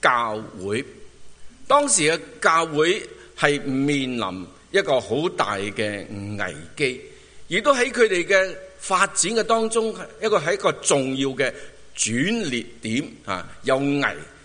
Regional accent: Hong Kong; now in Canada; 但系你同我系一个有香港背景嘅嚟到呢一度

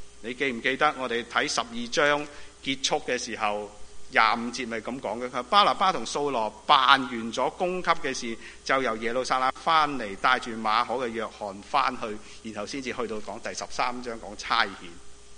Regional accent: China; 我们中国人呢都似似地啲

